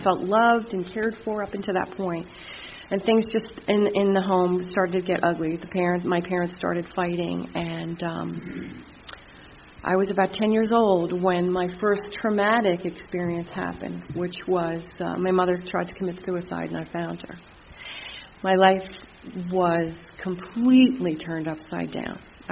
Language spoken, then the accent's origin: English; Livingston, New Jersey, United States; I grew up, I was the youngest of two. I grew up in Livingston, New Jersey.